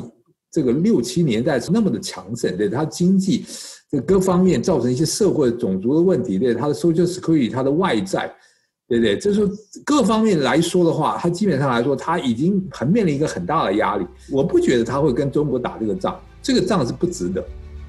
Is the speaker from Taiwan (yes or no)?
yes; Taiwan; moved away as an adult; now in United States; 我是真的是这个是台湾生台湾长的，对不对？那我们在台湾都服过兵役